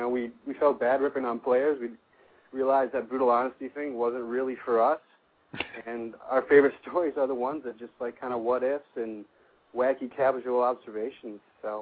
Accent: Wisconsin, United States; Franks and I met in college in Minnesota, and we're both from Wisconsin originally, and kind of grew up watching games together

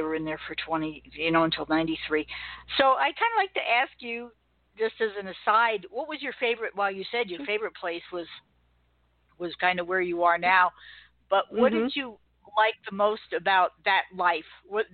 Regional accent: New York, United States; I grew up in New York, and we used to spend a lot of time in the Adirondack country

